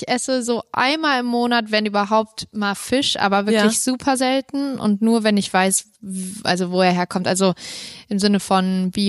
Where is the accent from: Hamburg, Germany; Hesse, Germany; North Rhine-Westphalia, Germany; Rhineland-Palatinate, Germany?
Hesse, Germany; Also meine, ich komme ja aus Hessen, ne?